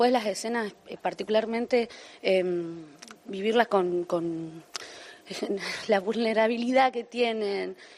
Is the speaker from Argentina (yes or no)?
yes; Tucumán, Argentina; me atravesó como mujer, como persona, como tucumana, darle voces a la provincia y poder contar historias que suceden en Tucumán